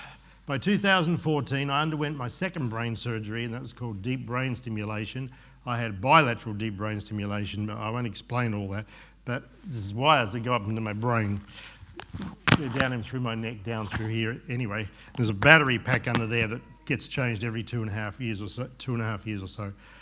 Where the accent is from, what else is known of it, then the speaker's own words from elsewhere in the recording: Holston, Tasmania, Australia; I grew up in Holston, on the north coast of Tasmania. I was born 1 month premature, 3 hours after my twin brother